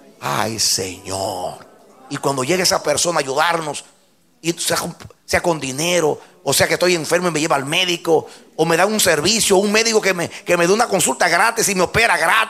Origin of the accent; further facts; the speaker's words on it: Dominican Republic; moved away; A mí no me importa ser dominicano. Yo cuando salí de República Dominicana pensaba que República Dominicana era el mundo y el resto de las naciones el resto del mundo.